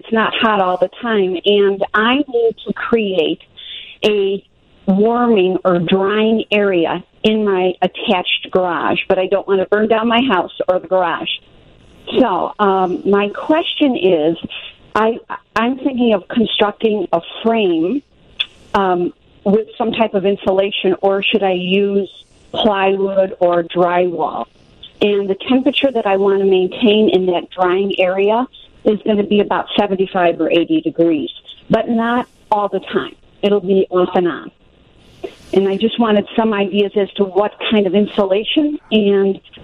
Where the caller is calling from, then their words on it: Sedona, Arizona, United States; I'm calling from Arizona. You are still my favorite radio station, even though I've relocated.